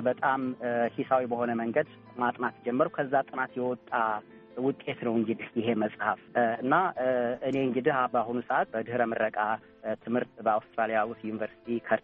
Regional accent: Lalibela, Amhara, Ethiopia; በገጠር አካባቢ ነው ያደግኩት፣ ላሊበላ በሚባለው ቦታ። ያው ሁሉም የሀገራችን ሰው በሚያውቀው ቦታ ነው ተወልጄ ያደግኩት።

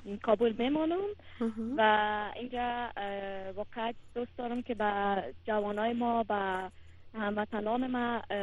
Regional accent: Afghanistan; در بند راک هستیم که کل ما افغان هستیم به نام

